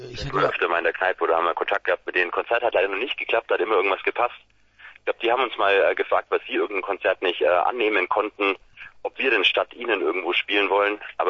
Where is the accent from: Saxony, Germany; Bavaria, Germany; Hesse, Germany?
Bavaria, Germany; Nuremberg; Aus Nürnberg.